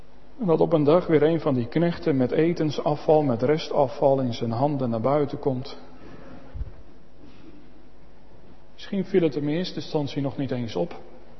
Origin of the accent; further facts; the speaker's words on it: Gelderland, Netherlands; Maar op de Veluwe waar ik opgegroeid ben had je dat vroeger ook, het aanzeggen.